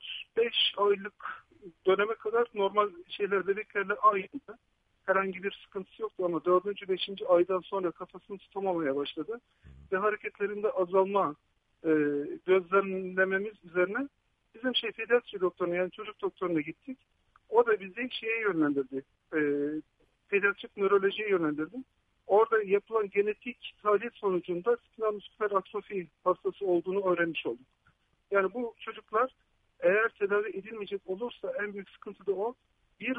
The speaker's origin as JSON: {"language": "Turkish", "region": "Konya", "country": "Turkey", "said": "ben Konyalıyım, eşim Batmanlı."}